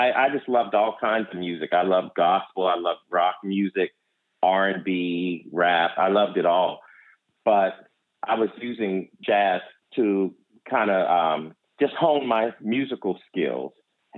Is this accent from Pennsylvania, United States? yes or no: yes; Pittsburgh, Pennsylvania, United States; Yeah, well, that's my hometown is Pittsburgh, and that was really a big honor because Pittsburgh has a huge, rich jazz legacy